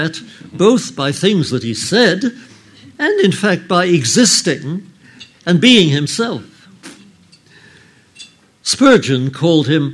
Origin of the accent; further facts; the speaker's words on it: England, United Kingdom; I come from England, and I have funny ideas.